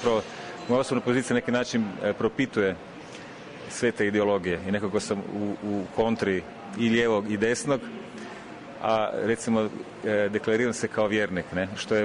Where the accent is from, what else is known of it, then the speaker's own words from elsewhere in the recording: Rovinj, Istria County, Croatia; Ja sam inače iz Rovinja, rovinjskog sela Istre, ali sam sa poslom zapravo vezan uz Rijeku, sa Akademijom primijenjenih umjetnosti, i nekako sam dio tog riječkog zapravo kruga umjetnika suvremenih.